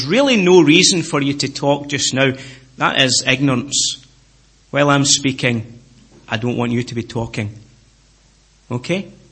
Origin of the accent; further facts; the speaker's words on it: Scotland, United Kingdom; I come from Scotland. I live between Edinburgh and Glasgow.